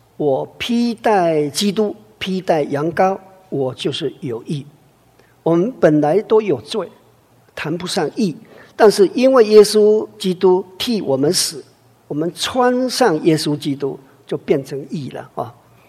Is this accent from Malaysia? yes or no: no; China; 所以我们中国人呢，这个造字哈